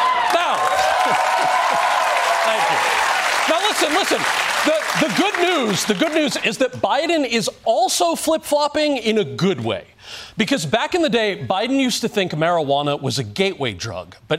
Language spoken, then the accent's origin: English; New Jersey, United States; And finally, let's check in on my home state of New Jersey.